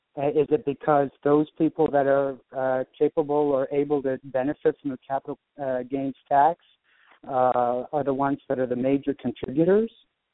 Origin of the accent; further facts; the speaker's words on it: Canada; because I'm originally from Canada